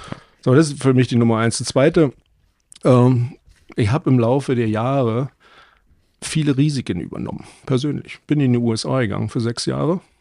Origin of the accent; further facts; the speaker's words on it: East Germany, Germany; now in Munich, Germany; Also bin dann also als Ossi in den Westen gegangen.